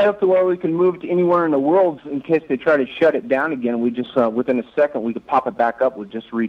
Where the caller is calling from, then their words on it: New Zealand; I'm calling all the way from another country, so...